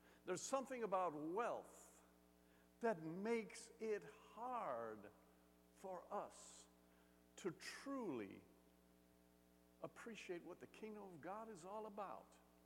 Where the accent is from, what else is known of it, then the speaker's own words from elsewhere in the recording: Jamaica; now in United States; I grew up in Jamaica, in the West Indies.